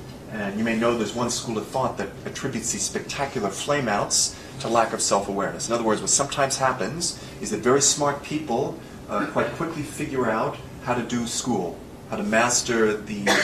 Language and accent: English; New York City, New York, United States; Okay, I'm from New York City.